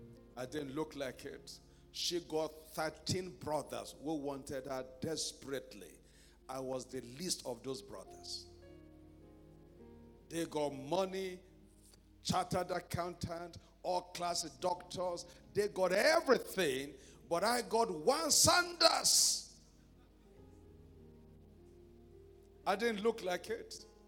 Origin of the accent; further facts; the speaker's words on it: Ojo, Lagos, Nigeria; One man we grew up together in Ojo came to me